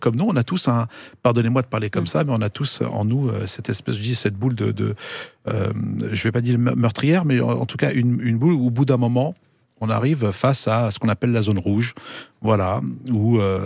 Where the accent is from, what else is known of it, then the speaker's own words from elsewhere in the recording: France; born there; moi je suis né en France, j'aime mon pays l'Algérie, j'aime la France parce que mes enfants sont nés ici aussi et que mon père a émigré en France